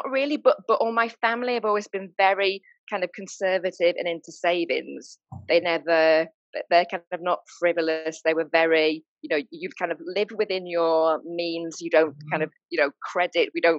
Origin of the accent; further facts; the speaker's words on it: United Kingdom; I'm British, as you can tell from my accent.